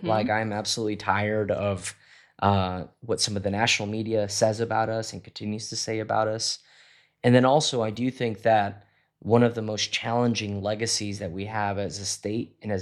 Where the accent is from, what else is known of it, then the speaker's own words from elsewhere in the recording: Cornelius, Oregon, United States; also born or lived in Forest Grove; as a young Mexican-American kid growing up in Cornelius and Forest Grove area.